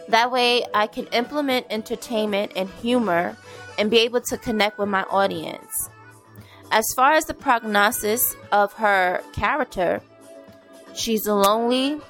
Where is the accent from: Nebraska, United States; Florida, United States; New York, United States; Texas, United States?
New York, United States; Brooklyn; also born or lived in Queens; I am from New York, born in Queens, but raised in Brooklyn. I still reside in New York.